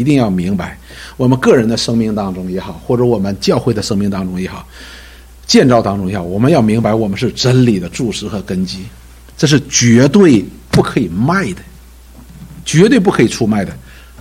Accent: China; 实际作为我们中国人来说，我不知道现在年轻人怎么看

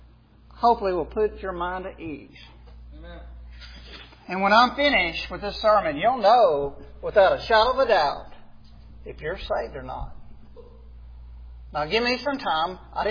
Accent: Arkansas, United States; Now, we're from Arkansas.

